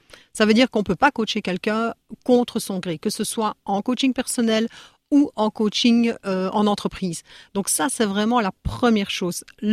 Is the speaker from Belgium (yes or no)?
yes; Liège, Wallonia, Belgium; accent: Belgian; now in France; Je viens de Belgique, je viens de Liège précisément. J'ai tout plaqué en Belgique pour venir m'installer dans cette belle région de France en fait.